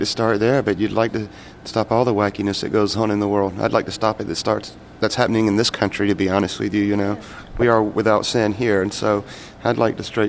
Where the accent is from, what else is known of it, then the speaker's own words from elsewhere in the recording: the South, United States; Because we're from the South, so it's a very smothered type religion there, if you know what I mean